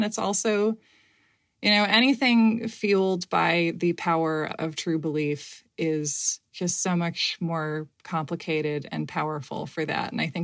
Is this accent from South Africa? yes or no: no; United States; But I have only experienced being an American.